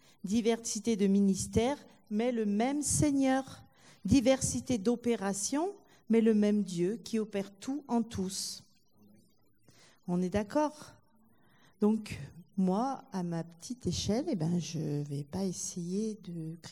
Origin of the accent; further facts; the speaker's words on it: Italy; Moi, je suis italienne, hein, je suis un peu sanguine.